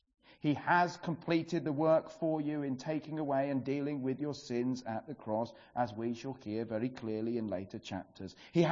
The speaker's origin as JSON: {"language": "English", "region": "England", "country": "United Kingdom", "said": "not because we're English with a stiff upper lip"}